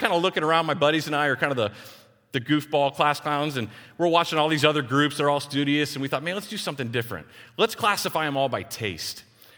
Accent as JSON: {"language": "English", "region": "Texas", "country": "United States", "said": "I'm a Texan. I'm a city boy."}